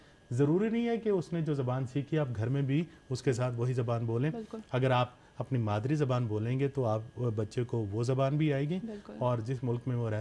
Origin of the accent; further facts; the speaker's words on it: Lahore, Punjab, Pakistan; now in Iran; میرا تعلق لاہور پاکستان سے ہے۔